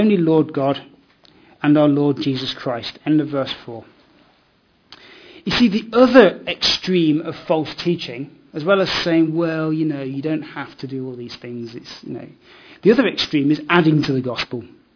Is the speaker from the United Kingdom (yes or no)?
yes; East Midlands, United Kingdom; born there; also born or lived in Nottingham / Oxford / Strasbourg / Heidelberg; I said I was born in Leicestershire, studied university in Nottingham, then PhD in Oxford, where I became a Christian.